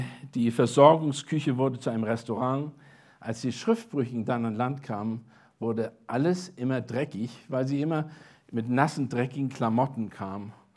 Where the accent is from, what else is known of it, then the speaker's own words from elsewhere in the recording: Kiel, Schleswig-Holstein, Germany; Ich bin tatsächlich an Kiel aufgewachsen. Starke Wind, Stürme, Wasser sind mir absolut vertraut gewesen.